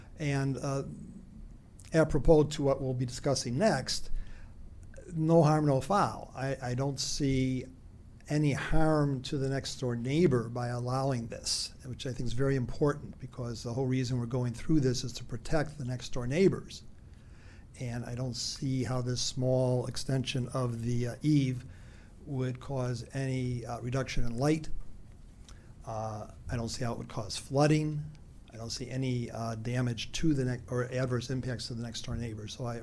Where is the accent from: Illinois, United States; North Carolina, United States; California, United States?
Illinois, United States; I grew up in South Shore across the alley from them.